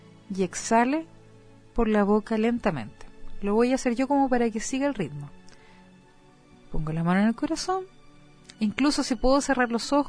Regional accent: Concepción, Biobío, Chile; Oye, somos de Concepción. Ustedes saben la percepción que tienen de nosotros, ¿eh?

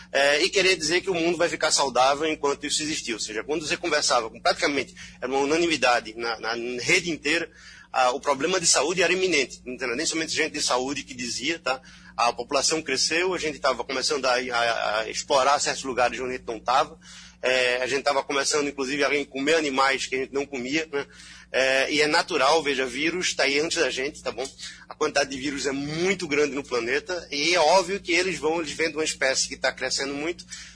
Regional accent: Belgium; Eu sou belga também, estou sendo brasileiro e belga.

